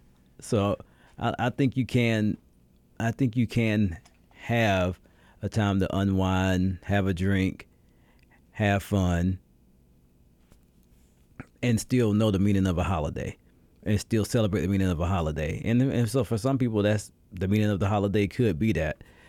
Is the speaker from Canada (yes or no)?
no; United States; of course, with my identity as being American, that's what I see a lot.